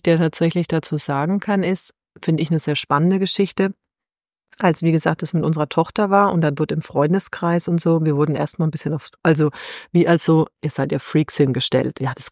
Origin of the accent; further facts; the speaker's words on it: Bavaria, Germany; aus meiner Heimatregion, das ist ins nördlichste Bayern